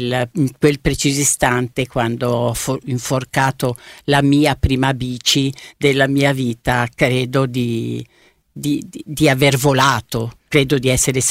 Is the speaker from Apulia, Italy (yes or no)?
no; Predappio, Emilia-Romagna, Italy; born there; io essendo nata appunto a Predappio, 2 chilometri prima di arrivare da Forlì verso l'Appennino Tosco Emiliano, i miei nonni avevano un'osteria